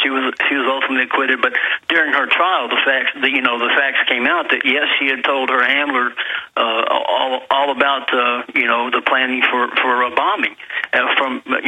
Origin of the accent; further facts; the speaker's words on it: Oklahoma, United States; I'm from Oklahoma. I was born and raised there.